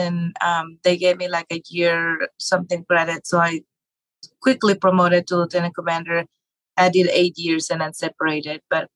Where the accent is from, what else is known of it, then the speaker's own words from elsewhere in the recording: Mexico; English is a second language; moved away; And growing up in Mexico, the duplex theme wasn't a thing.